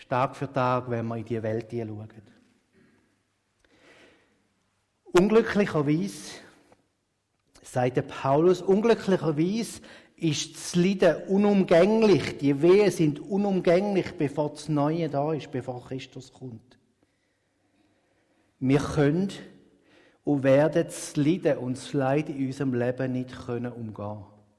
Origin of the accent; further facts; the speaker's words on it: Switzerland; Ich glaube, als Schweizer finden wir sehr häufig etwas zum Klagen.